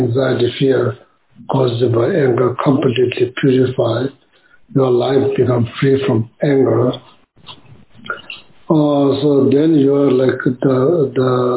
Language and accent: English; Tibet, China; Same like in my hometown or Tibet, you know, in like there's not much book is written in academic level, written about environment.